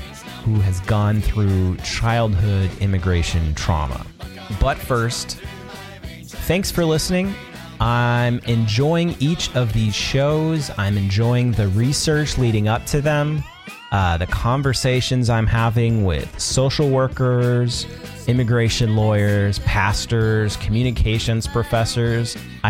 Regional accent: Washington, United States; He is an immigration attorney from my home state of Washington

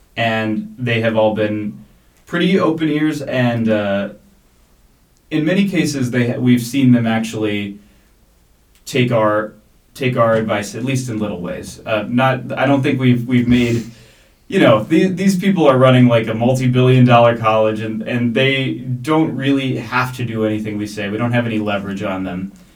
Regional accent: Austin, Texas, United States; I was in Austin, Texas, my hometown at the time.

